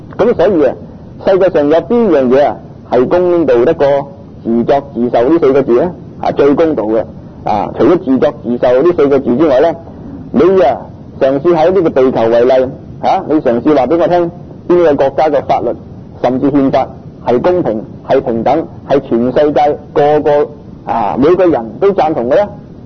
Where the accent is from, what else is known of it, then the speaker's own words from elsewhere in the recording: Guangdong, China; 咁所以我哋廣東人呢，照中國歷史嚟講，係屬於南蠻嘅